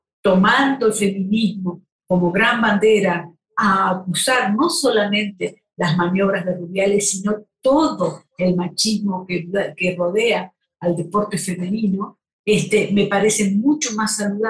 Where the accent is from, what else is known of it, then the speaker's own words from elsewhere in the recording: Argentina; Y creo además que, por ejemplo, acaba de morirse en mi país Silvina Luna, una modelo.